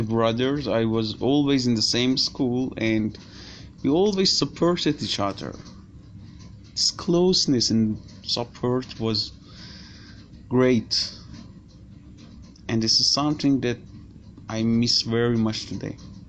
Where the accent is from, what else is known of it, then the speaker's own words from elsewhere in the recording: Tehran, Tehran Province, Iran; I grew up in Tehran, this big city with a great range of different people